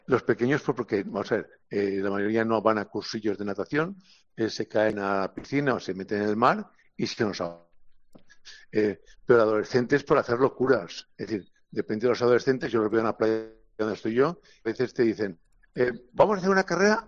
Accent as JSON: {"language": "Spanish", "town": "Valencia", "region": "Valencian Community", "country": "Spain", "said": "Yo soy de una zona, soy de Valencia, con lo cual te hablo de la paella."}